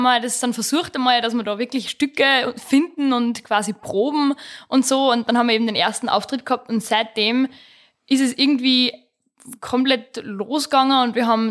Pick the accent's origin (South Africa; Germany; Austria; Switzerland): Austria; Rechberg, Upper Austria; Ich komme aus Rechberg im Müllviertel. Im Müllviertel da in der Nähe von Perg. Bin am Land aufgewachsen